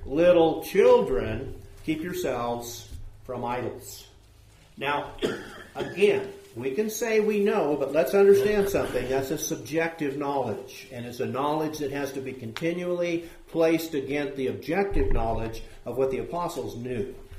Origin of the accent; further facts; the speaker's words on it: West Coast, United States; Growing up on the West Coast, there are some things about marriage and divorce that are way out there